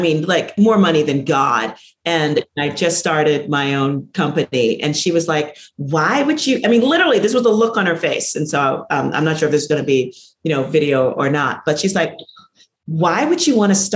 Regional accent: New York City, New York, United States; Like I'm from the South Bronx, like we created hip hop.

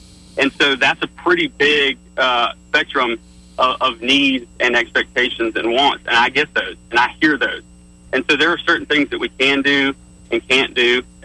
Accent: Montgomery, Alabama, United States; Yeah, so I grew up in Montgomery, born and raised, and I really do care about the city of Montgomery. I love Montgomery.

